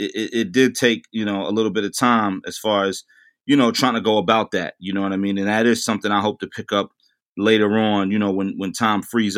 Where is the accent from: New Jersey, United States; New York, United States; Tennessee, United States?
New York, United States; Yeah, I was on St. James Place. I grew up on St. James between Gates and Green, and … was on St. James between Gates and Fulton.